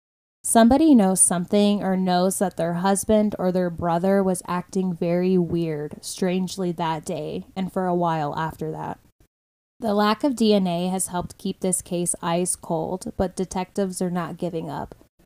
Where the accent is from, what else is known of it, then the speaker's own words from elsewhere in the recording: Florida, United States; now in Colorado, United States; And I'm not really used to that because I'm from Florida and I feel like fucking everybody goes to Florida on tour.